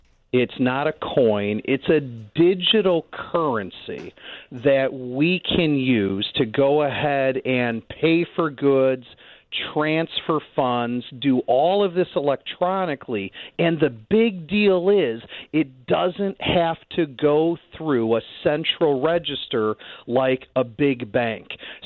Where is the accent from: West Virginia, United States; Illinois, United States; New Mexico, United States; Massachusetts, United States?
Illinois, United States; Bloomington-Normal; I am from Bloomington Normal. ISU. Go Redbirds, baby.